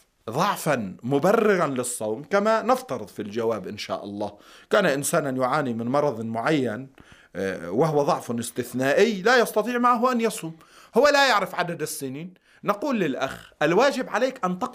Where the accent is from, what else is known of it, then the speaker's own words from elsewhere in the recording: Lebanon; كما في بلدنا لبنان مثلا